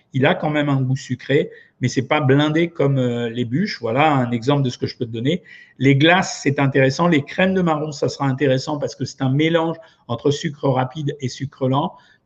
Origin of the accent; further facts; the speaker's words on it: Quebec, Canada; comme je suis québécoise, j'aimerais votre avis sur le sirop d'érable.